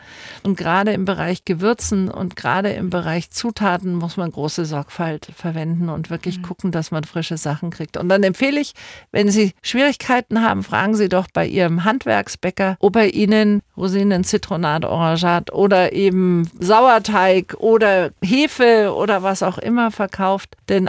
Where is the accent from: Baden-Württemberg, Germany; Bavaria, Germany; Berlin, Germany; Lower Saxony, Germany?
Bavaria, Germany; Munich; ich bin als Kind in der Backstube groß geworden in München. Wir haben früher oben drüber gewohnt und später habe ich dort immer gearbeitet.